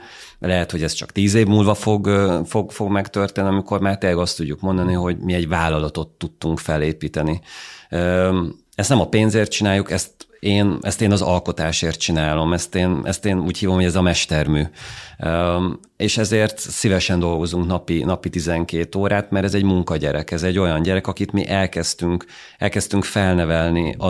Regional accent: Hungary; Nem kell azért kisítőnek lenni, mert magyarok vagyunk Nyugat-Európában. Igenis egy nagyon tehetséges nemzet vagyunk

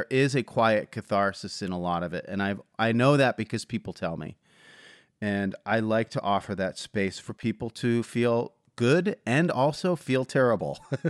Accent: Philadelphia, Pennsylvania, United States; Like, I'm from Philadelphia. We yell, you know, like we yell.

